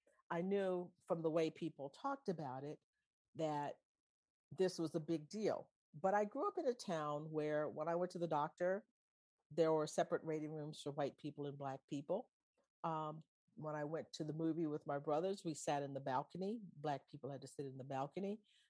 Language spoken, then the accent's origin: English; Texas, United States; Well, growing up, it was primarily a fun family holiday that I look forward to.